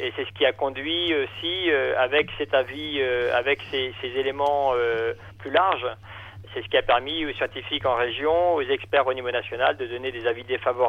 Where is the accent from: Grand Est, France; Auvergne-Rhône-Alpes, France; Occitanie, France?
Occitanie, France; Gaillac; Moi, je suis de Gaillac, oui.